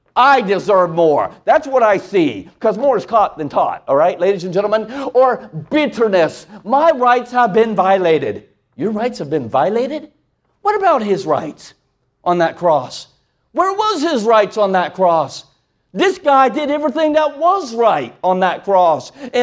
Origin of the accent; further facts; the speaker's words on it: Ohio, United States; Growing up in Ohio. Are you a Yankee? I am a Yankee.